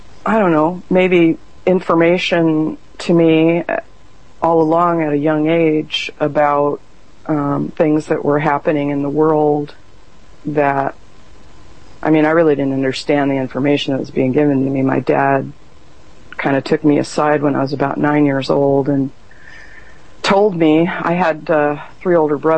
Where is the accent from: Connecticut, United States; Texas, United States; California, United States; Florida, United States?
California, United States; El Segundo; also born or lived in Culver City; I was born in Culver City, California, and I was raised in El Segundo, which is Southern California, about a mile and a half from the beach. And I was a beach baby.